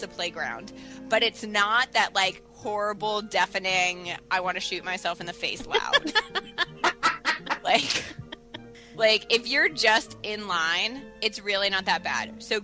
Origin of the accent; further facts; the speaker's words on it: California, United States; and when I grew up in Southern California, so we went to Disneyland when I was a kid.